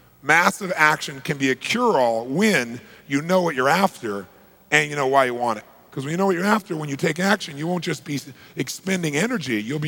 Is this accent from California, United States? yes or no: yes; California, United States; Now, I'm from Southern California.